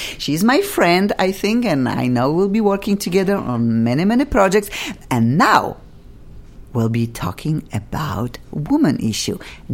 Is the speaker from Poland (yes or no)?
yes; Poland; Gosh, I am from Poland. I love it here too.